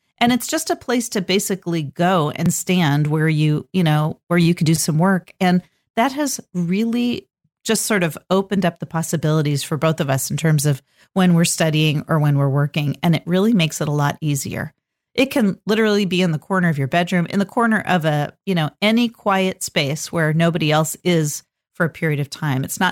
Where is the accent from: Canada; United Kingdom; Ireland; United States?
United States; California; now in Portland, United States; I grew up in California and nobody had basements. So basements had this sort of allure. When I moved to Oregon, when I moved to Portland, most houses here do have basements.